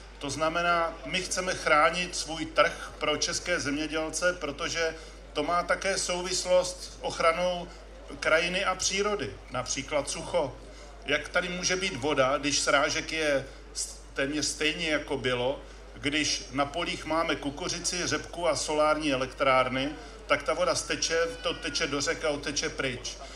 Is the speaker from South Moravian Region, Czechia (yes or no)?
no; Olomouc Region, Czechia; řepa na Hanu, já jsem z Hané, že tam budeme zase mít řepu cukrovku